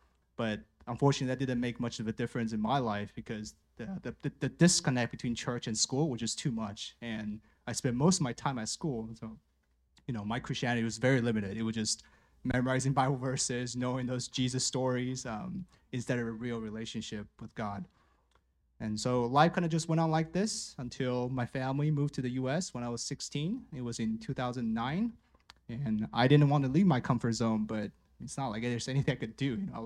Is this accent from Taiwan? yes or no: yes; Taiwan; I was born and raised here in Taiwan, and during my early years, life was just mostly about school